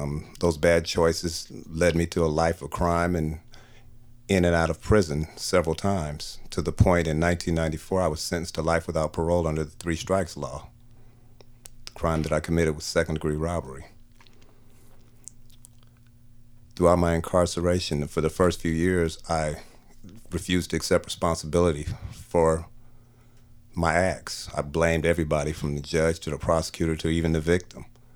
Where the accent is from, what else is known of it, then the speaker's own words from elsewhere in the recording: Seattle, Washington, United States; I was brought up in Seattle primarily. I've lived in Seattle for the last 35 years.